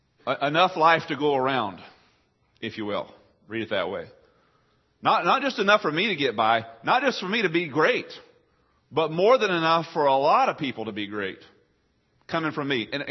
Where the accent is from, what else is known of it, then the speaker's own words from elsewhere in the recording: Texas, United States; when I grew up in East Texas and fish in ponds, rivers, creeks, stuff like that.